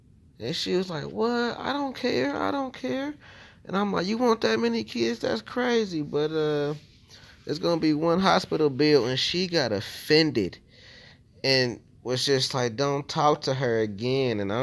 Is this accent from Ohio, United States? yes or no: yes; Ohio, United States; now in Las Vegas, United States; I'm live from Las Vegas, from Ohio.